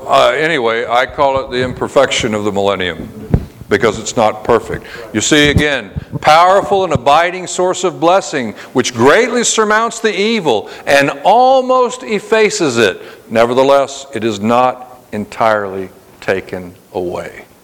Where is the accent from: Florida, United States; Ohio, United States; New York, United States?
Florida, United States; Jacksonville; You know, I grew up in Jacksonville and very tidal rivers up there, tidal coast. I love the tidal coast like that.